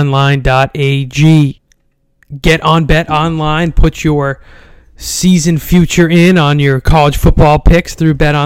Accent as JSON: {"language": "English", "town": "Boston", "region": "Massachusetts", "country": "United States", "tie": "born or raised there", "said": "Maybe even a little something on the Boston Celtics, my hometown team, at plus 900 if you're interested."}